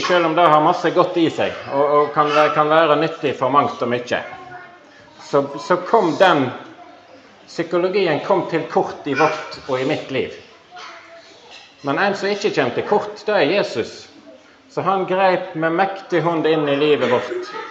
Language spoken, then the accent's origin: Norwegian; Fitjar, Vestland, Norway; now in Sotra, Norway; det tror jeg ble nevnt. Og jeg bor på Sotra, men jeg vokste opp på Fitjar.